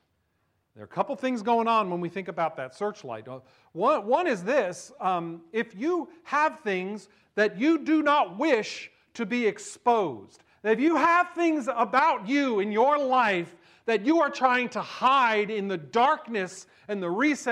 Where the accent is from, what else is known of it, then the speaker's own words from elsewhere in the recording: New Jersey, United States; Happened a lot where I grew up in New Jersey, because when you saw those searchlights, it was telling you that there was something going on, right?